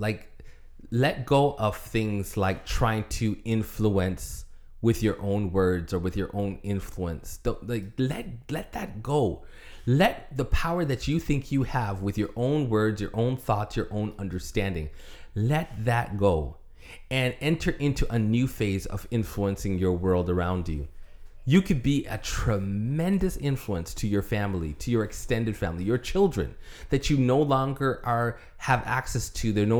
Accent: Toronto, Ontario, Canada; Yeah, because like Rita said, my hometown is Toronto, her hometown is LA.

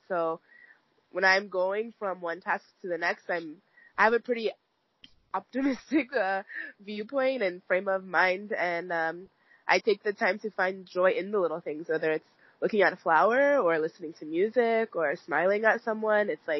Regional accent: California, United States; now in Seattle, United States; Well, I'm 28 years old, and I live in Seattle, Washington. I grew up in Northern California, being able to be outside a lot and explore

